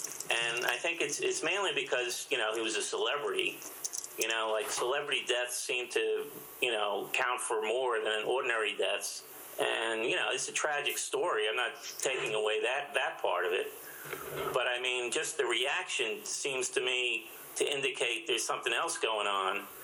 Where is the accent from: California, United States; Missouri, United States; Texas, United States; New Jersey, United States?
New Jersey, United States; Howell; Actually, two towns that border where I grew up down in Howell, Jackson Township and Brick Township.